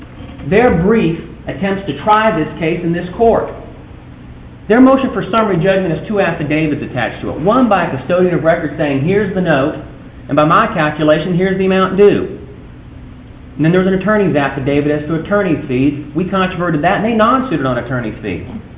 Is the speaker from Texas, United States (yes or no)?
yes; El Paso, Texas, United States; I'm from El Paso, Texas.